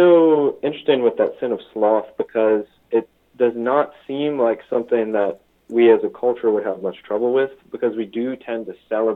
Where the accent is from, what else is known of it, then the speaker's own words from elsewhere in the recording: New Orleans, Louisiana, United States; Growing up in New Orleans, really, I was really immersed in the beauty of the Catholic tradition.